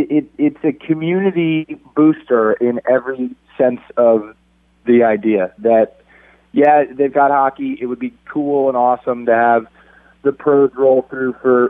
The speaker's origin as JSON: {"language": "English", "region": "New York", "country": "United States", "tie": "born or raised there", "said": "I grew up just outside New York, so I'm all New York all the way in terms of my professional team allegiances."}